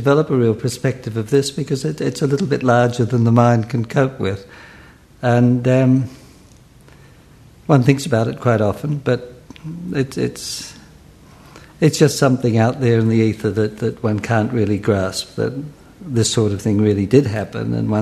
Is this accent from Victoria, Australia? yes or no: no; Sydney, New South Wales, Australia; born there; I wasn't born in Poland. I was born in Sydney.